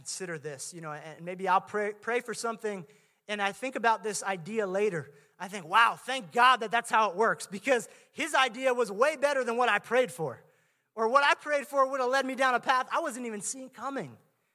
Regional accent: New Jersey, United States; now in New York, United States; But we're originally from Jersey. We went up to school to Boston.

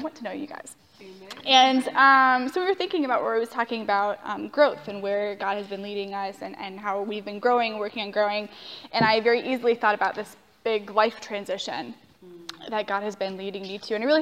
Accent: Cincinnati, Ohio, United States; So I just moved up here about a month and a half ago. I'm from Cincinnati.

